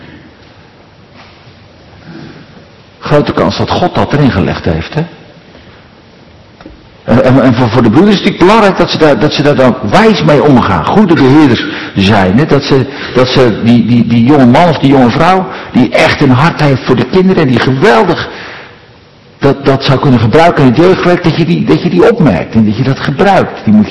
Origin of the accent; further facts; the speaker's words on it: Katwijk, South Holland, Netherlands; now in Bilthoven, Netherlands; maar ik ben opgegroeid in Katwijk.